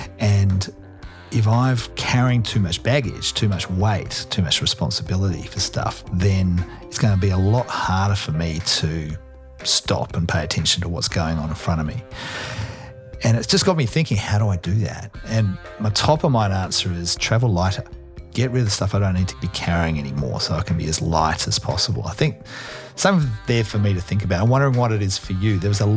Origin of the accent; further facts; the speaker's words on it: Perth, Western Australia, Australia; my home country, Australia, in particular Western Australia, which is where I'm from, in particular Perth.